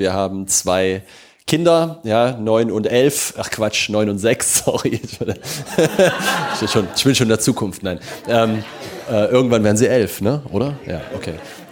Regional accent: Leipzig, Saxony, Germany; born there; ich bin in Leipzig geboren.

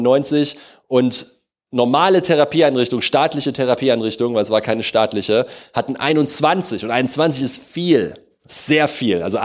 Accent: Leipzig, Saxony, Germany; ich bin in Leipzig aufgewachsen

